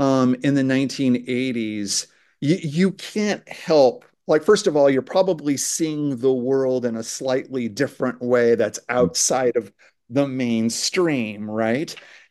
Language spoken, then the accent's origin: English; Seattle, Washington, United States; So I grew up in Seattle, Washington, and my father was a is or was he's still with us.